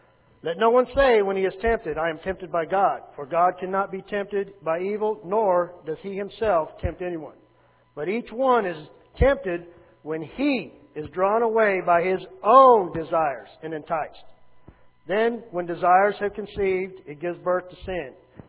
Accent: Madera, California, United States; When I was growing up, we were raised in Madera, California. Me and Randy and my sisters.

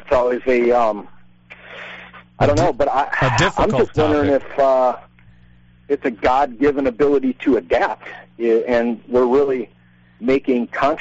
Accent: Midwest, United States; I come from the Midwest, you know. I'm adapting to it in the desert.

